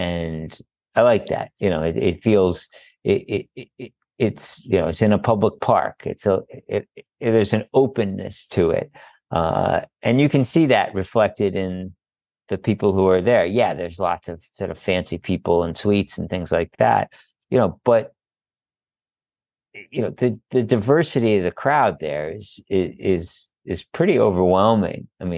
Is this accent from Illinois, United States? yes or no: no; New York, United States; I'm completely biased as a New Yorker.